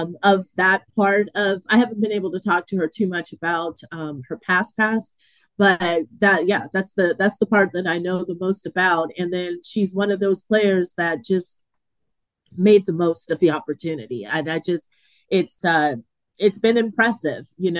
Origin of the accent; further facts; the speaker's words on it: Flint, Michigan, United States; born there; I was born in Flint, so I'm very attached to it, obviously.